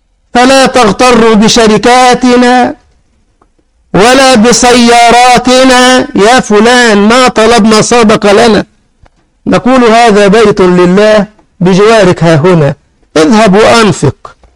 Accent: Egypt; أذكر من أكثر من 20 سنة كنا في بلدنا مصر

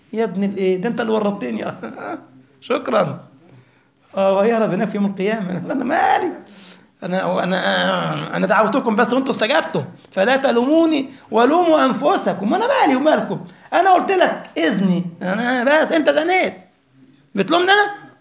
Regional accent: Egypt; يعني عندنا في مصر أذكر في الثمانينات كنا ذهبنا إلى رحلة مدرسية في شبه جزيرة سيناء في العريش ورفح

